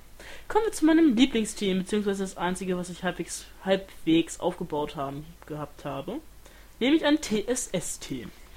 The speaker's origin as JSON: {"language": "German", "country": "Poland", "second_language": "German", "said": "Ich bin Polin, ich darf."}